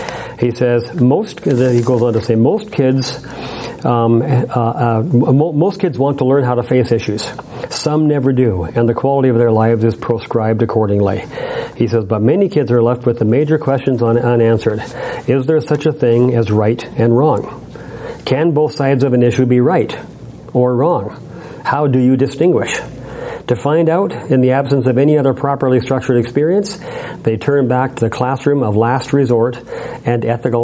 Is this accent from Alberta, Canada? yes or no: yes; Alberta, Canada; moved away; also born or lived in Milwaukee, United States; I came up from Milwaukee, although I grew up in Alberta, but I got the degree in Milwaukee, Wisconsin